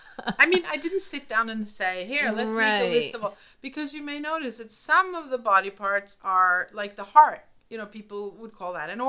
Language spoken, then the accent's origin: English; Oslo, Norway; the stable that I used to spend so much time in growing up in Oslo, where I was a horseback rider and a competitor